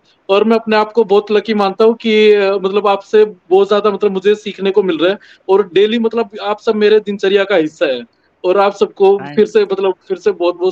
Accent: Hisar, Haryana, India; हिसार हरियाणा से हूं

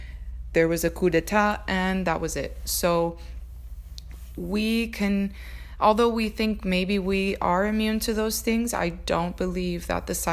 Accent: United States; I am Cuban American, part of a generation or first generation family in this country.

